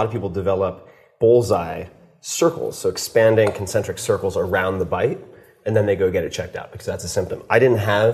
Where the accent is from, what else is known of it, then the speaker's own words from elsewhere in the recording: Long Island, New York, United States; So I grew up on Long Island. I go back every summer.